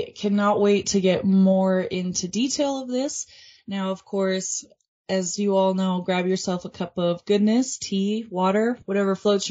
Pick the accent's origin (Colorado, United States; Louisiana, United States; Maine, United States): Colorado, United States; Denver; I'm in a small suburb of Denver, but like for most people that don't know the area, I'm just like, I'm from Denver.